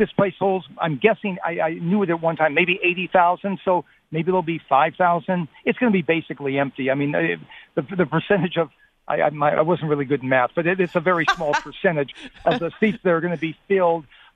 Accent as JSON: {"language": "English", "town": "Los Angeles", "region": "California", "country": "United States", "tie": "born or raised there", "said": "The first one I went to was in my hometown of L.A., so I've been to every Summer Olympics since 84 in Los Angeles"}